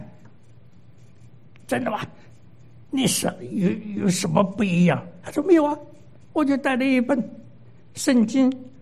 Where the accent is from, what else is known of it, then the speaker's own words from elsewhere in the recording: Guangdong, China; accent: Cantonese; 我们广东话就表示了